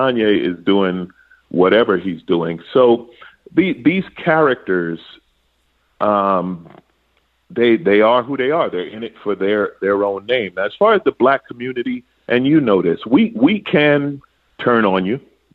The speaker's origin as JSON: {"language": "English", "region": "New York", "country": "United States", "tie": "born there", "lives_now": "Los Angeles, United States", "said": "I was born in New York. I live in L.A."}